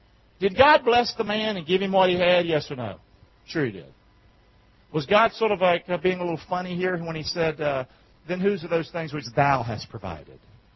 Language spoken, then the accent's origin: English; Rockingham, United States; I'm from Rockingham. I can always remember where I'm from, Rockingham.